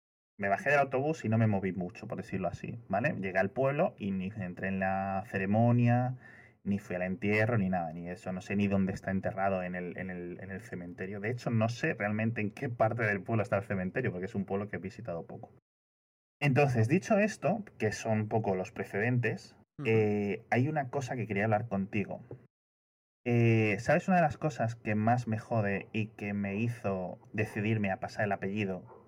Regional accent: Castile and León, Spain; now in Madrid, Spain; Nosotros vivimos en Madrid, pero somos de León. De una zona en León que se llama El Bierzo.

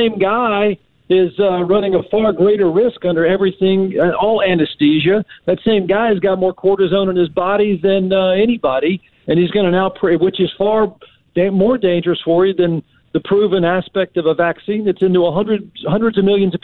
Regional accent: Austin, Texas, United States; look, I grew up in Austin. I know hippie anti-vaxxers.

